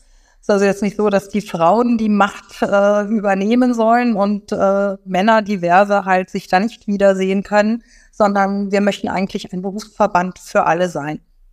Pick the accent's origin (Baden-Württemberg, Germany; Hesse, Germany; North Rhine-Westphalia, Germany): Hesse, Germany; ich komme auch aus dem Rhein-Main-Gebiet